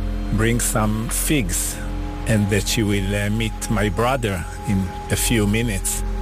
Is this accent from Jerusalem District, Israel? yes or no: yes; Jerusalem, Jerusalem District, Israel; I'm from Jerusalem. I was born here in Jerusalem 63 years ago.